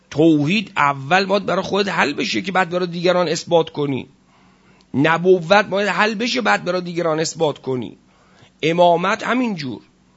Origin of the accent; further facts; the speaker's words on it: Iran; ما ایرانی هستیم مثلا، و با عربا چی کار داریم؟